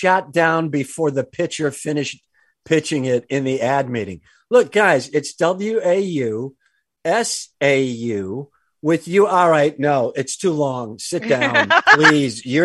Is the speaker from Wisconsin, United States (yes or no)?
yes; Wisconsin, United States; I'll just say I'm from Wisconsin